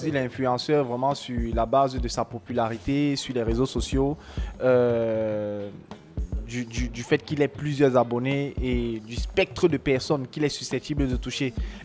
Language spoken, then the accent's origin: French; Cameroon; Malheureusement, chez nous au Cameroun, on se base sur l'écho.